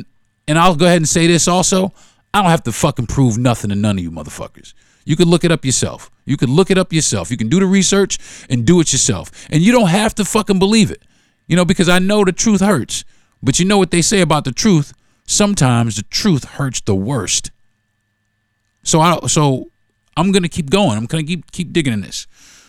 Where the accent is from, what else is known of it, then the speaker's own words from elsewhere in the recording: United States; born there; I was born here in America. I'm American.